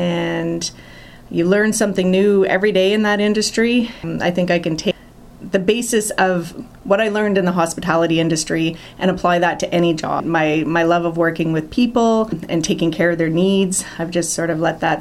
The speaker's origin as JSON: {"language": "English", "town": "Nepean", "region": "Ontario", "country": "Canada", "tie": "born or raised there", "said": "Born and raised in Nepean."}